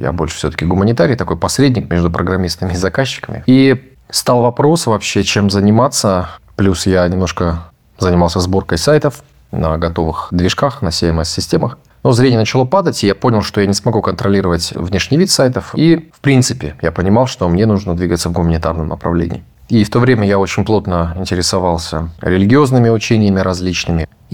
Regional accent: Berezovka, Krasnoyarsk Krai, Russia; Родом я из Красноярского края, поселок городского типа Березовка. Мои родители переехали в Красноярский край в 70-е годы. Они оба у меня с Новосибирска. Отец родом из Алтая, мама коренная, жительница Новосибирска.

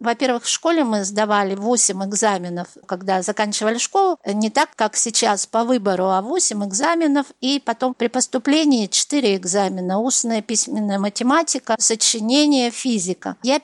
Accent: Irkutsk, Irkutsk Oblast, Russia; Я родилась в Иркутске и проживаю в Иркутске.

